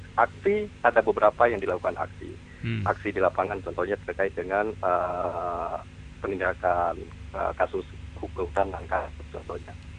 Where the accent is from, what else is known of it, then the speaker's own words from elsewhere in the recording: Aceh, Indonesia; sehingga tujuan mensejahterakan masyarakat kita Aceh itu tercapai.